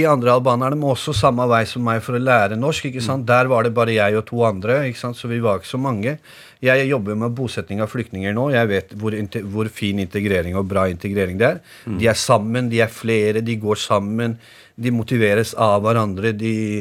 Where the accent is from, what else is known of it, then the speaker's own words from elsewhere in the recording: Buskerud, Norway; 13 år før jeg flyttet derfra.